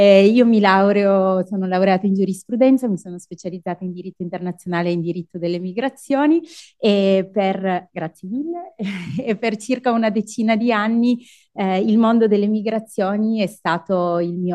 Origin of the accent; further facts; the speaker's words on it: Piedmont, Italy; Il Piemonte è la mia casa, io sono originaria del Canavese e a fine 2019 ho deciso di licenziarmi e di provare a ritornare nell'azienda agricola dei miei nonni, quindi i miei nonni erano contadini